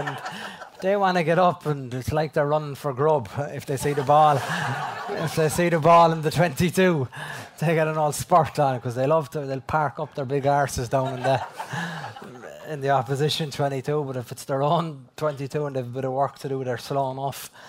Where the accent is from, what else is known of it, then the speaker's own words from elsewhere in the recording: Ireland; But I think a great thing about being Irish, when you're questioned, you usually produce.